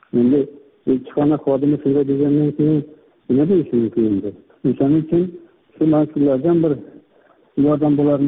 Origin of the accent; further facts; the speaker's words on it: Khorezm Region, Uzbekistan; 55 yoshdaman. Xorazmdanman.